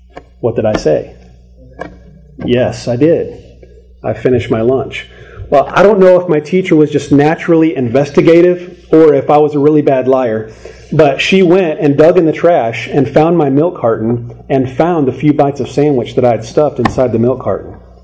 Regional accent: Minnesota, United States; Many of you know that I grew up in Minnesota, and when I was young, I attended a Christian school there in Minnesota

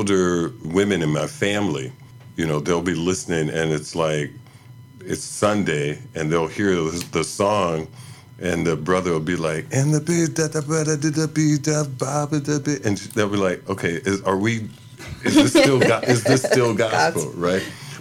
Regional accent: Chicago, Illinois, United States; So I'm originally from Chicago.

